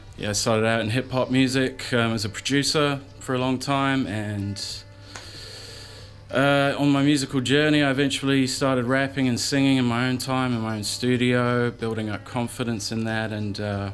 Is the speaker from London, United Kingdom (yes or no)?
yes; London, United Kingdom; Well, I'm from London originally, and there's a big hip-hop scene there, obviously.